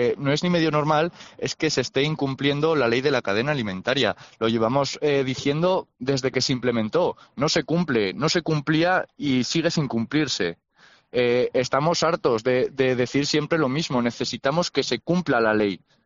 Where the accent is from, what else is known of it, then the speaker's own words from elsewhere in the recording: La Almunia de Doña Godina, Aragon, Spain; yo soy fruticultor de la Almunia.